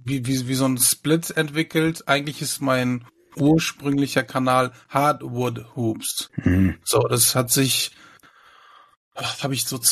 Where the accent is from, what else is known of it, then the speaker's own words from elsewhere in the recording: Hamburg, Germany; ich komme aus Hamburg und wie man unschwer zu vermuten mag, ich sammle Basketballkarten